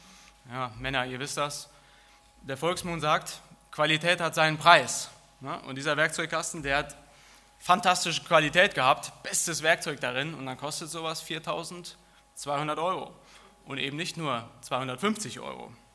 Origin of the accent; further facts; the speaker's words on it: Hesse, Germany; now in Berlin, Germany; Wohne ich bald seit 4 Jahren in Berlin. Also ich bin auch kein gebürtiger Berliner. Man hört es auch an der Stimme ein wenig. Ich komme eigentlich aus Hessen und bin ja durch die Arbeit an der Bibelschule nach Berlin gezogen